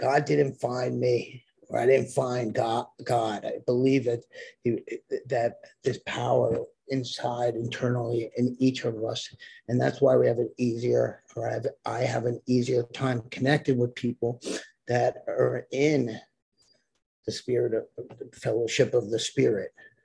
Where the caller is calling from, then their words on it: Puerto Rico; I live in Puerto Rico. I'm calling from Puerto Rico